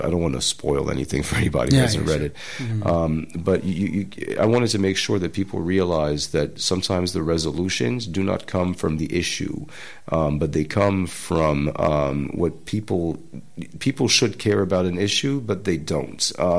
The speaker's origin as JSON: {"language": "English", "town": "Paris", "region": "Île-de-France", "country": "France", "tie": "born or raised there", "also_born_or_lived": "New York, United States", "said": "I was born in New York and grew up in Paris, but my father is Senegalese from the coastal areas. And my mother is half Senegalese, born in France. But her father is also Fulani, so that's why I'm part Fulani myself."}